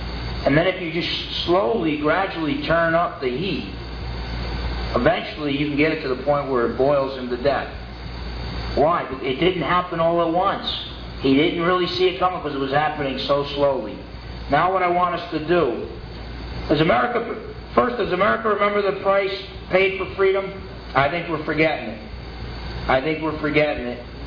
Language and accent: English; New Jersey, United States; I grew up in New Jersey. We went to the Statue of Liberty several times.